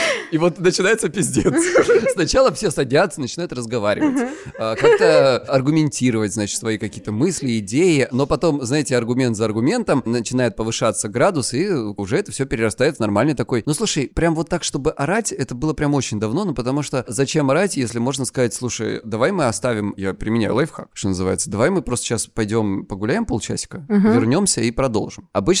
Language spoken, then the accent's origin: Russian; Krasnodar Krai, Russia; я психолог, я мужик, я лысый и я с Кубани.